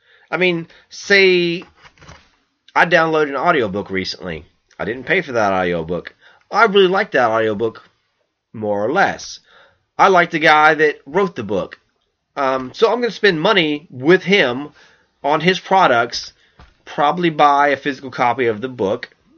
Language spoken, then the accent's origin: English; the South, United States; I am from the South, and I will call them kefir.